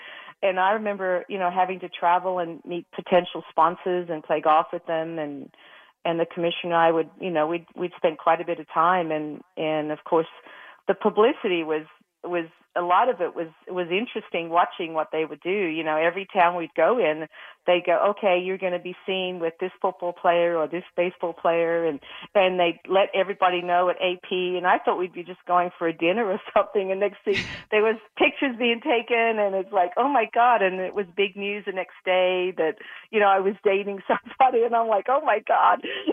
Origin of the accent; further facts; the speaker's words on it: Australia; now in United States; And of course, I was from Australia. Nobody knew about me.